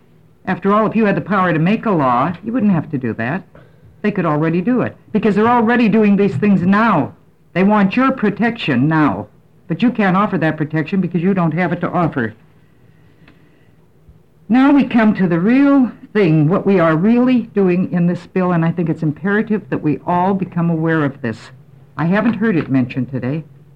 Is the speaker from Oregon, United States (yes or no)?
yes; Scappoose, Oregon, United States; from Route 1, Box 293, Scappoose